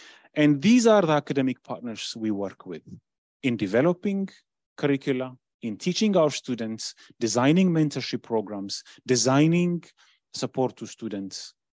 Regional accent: Ethiopia; I've met several people who ask me where I am, and I say I'm from Ethiopia.

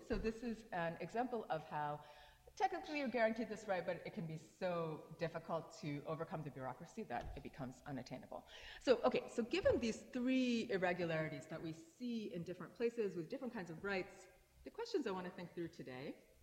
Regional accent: India; born there; A good example of this is, I was born in India, right?

